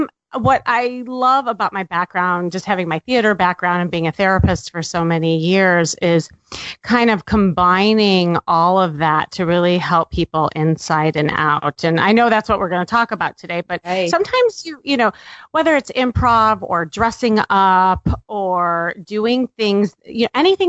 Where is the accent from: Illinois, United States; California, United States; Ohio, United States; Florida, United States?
Illinois, United States; Chicago; I grew up in Chicago. Yeah, born and raised.